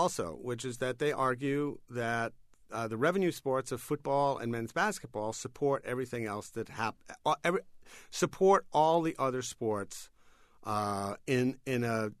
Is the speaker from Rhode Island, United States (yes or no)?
yes; Providence, Rhode Island, United States; I grew up in Providence, Rhode Island, rooting for the Providence College Friars, which were the only game in town.